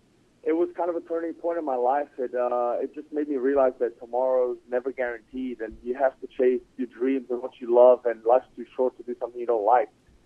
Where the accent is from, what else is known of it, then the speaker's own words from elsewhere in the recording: Egypt; also born or lived in Saudi Arabia / New Zealand; now in United States; I grew up in Egypt. I lived there. I lived in Saudi Arabia. I grew up in New Zealand, then moved to America, then played pro basketball all over the world.